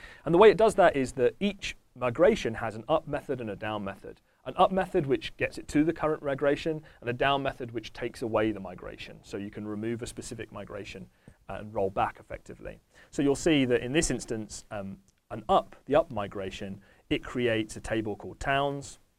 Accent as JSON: {"language": "English", "town": "Corby", "region": "East Midlands", "country": "United Kingdom", "tie": "born or raised there", "said": "So I've got Corby, which is my hometown, and I'm going to give an arbitrary rating of 10 out of 10. I don't live in Corby anymore"}